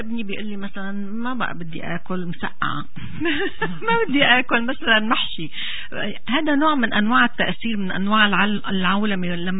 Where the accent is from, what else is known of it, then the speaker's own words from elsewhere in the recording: Aleppo, Aleppo Governorate, Syria; لما بيسألوني بشكل لا شعوري وحياة الله بشكل لا شعوري صرت أقول أنا حلبية من سوريا